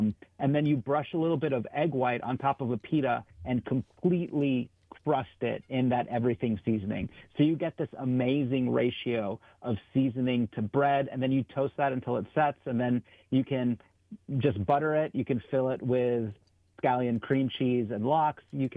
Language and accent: English; Doha, Qatar; So growing up in Doha, bagels weren't super easily accessible.